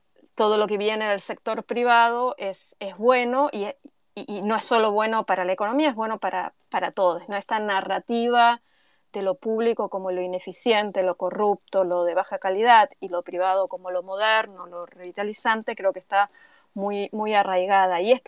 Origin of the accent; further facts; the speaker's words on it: Argentina; now in Buenos Aires, Argentina; Yo vivo en Buenos Aires, soy argentina.